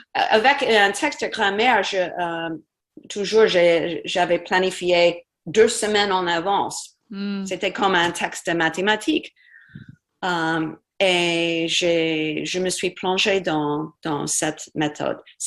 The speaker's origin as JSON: {"language": "French", "region": "Virginia", "country": "United States", "also_born_or_lived": "Belgium / Germany", "said": "Et après ça, nous sommes retournés en Virginie. J'ai fini mes études à un lycée horrible."}